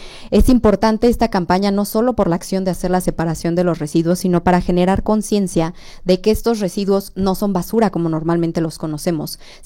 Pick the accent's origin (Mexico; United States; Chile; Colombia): Mexico; la conciencia que tenemos como mexicanos